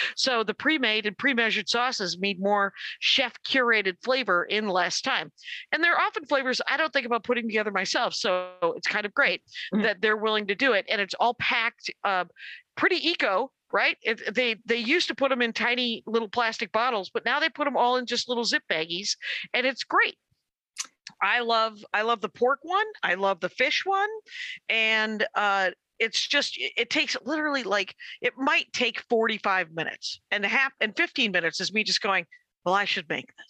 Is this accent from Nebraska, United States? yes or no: no; Milwaukee, Wisconsin, United States; I'm from Milwaukee. I can spell it.